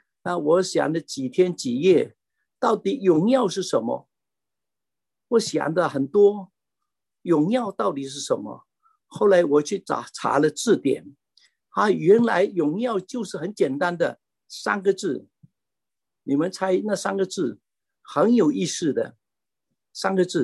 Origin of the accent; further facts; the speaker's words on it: China; 所以我们中国人把孩子念到送到美国来念书，念的博士回去，哇，就怎么样呢？好名声村里面都觉得哇，你的孩子很厉害啊，念博士了。在我的村子里面300多户，那么有几个人来了美国